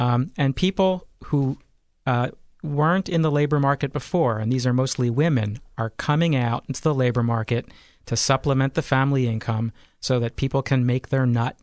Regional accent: Philadelphia, Pennsylvania, United States; now in Charlottesville, United States; So I'm from Philadelphia, but I've lived in Charlottesville for 20 years now, which makes me halfway to being a native.

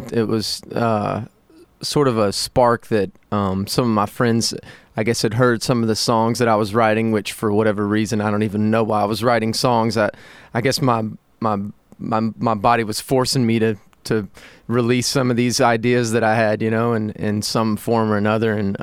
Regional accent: Atlanta, Georgia, United States; I'm from Georgia, I'm from Atlanta, and so I spent my winter this year, like, up in New Hampshire and in Wisconsin

